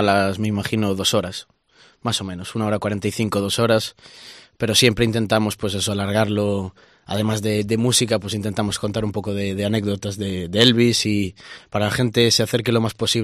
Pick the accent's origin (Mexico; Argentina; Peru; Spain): Spain; Galicia; aquí en Galicia, en mi tierra.